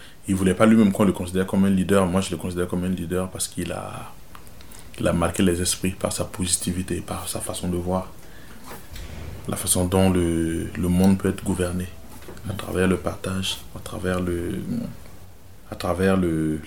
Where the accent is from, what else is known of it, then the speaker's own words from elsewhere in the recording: Burkina Faso; parce que moi déjà je viens de Burkina Faso et ce pays a été baptisé Burkina Faso